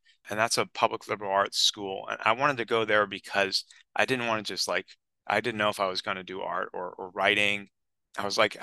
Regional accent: Danbury, Connecticut, United States; also born or lived in Massachusetts; I grew up in New England. I was born in like Danbury, Connecticut, about an hour outside of New York City, and grew up there and in Massachusetts in the suburbs of Boston, about half and half growing up.

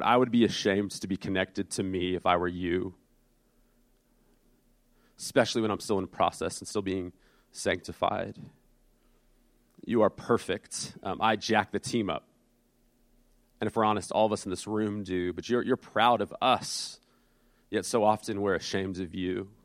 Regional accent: Boston, Massachusetts, United States; my family, we're from the Boston area, and we love sports too much.

